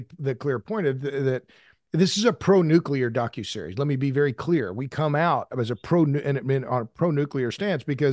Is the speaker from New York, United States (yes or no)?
no; Oklahoma, United States; I'm from Oklahoma. I have deep roots in Oklahoma.